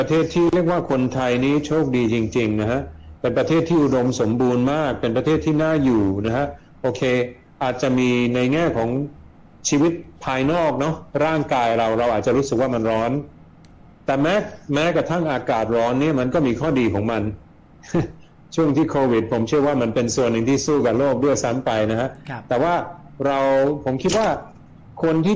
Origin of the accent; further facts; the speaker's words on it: Sweden; Thai is a second language; now in Thailand; ผมเป็นคนสวีเดนนะ